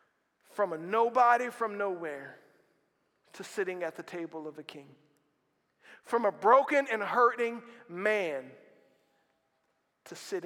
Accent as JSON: {"language": "English", "town": "Slidell", "region": "Louisiana", "country": "United States", "said": "I'm from Slidell, Louisiana. What am I doing here?"}